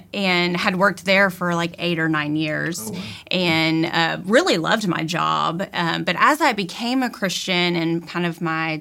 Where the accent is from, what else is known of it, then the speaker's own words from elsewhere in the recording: Texarkana, Texas, United States; so it's a twin city, so half Texas, half Arkansas, and I lived there all my life until I went off to college in Baton Rouge.